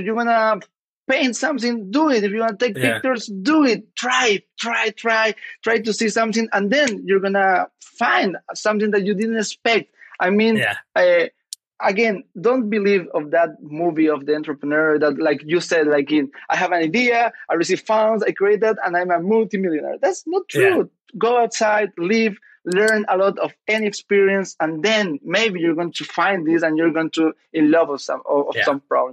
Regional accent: north, Chile; English is a second language; I'm not from Santiago de Chile. I'm not from the capital. I'm from the north part of this country, a small country. Chile is a small country. My city is smaller than that.

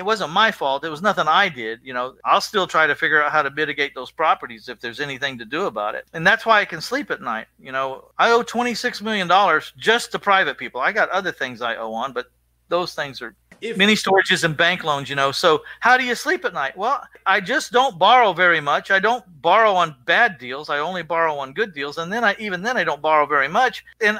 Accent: Texas, United States; We're from Texas.

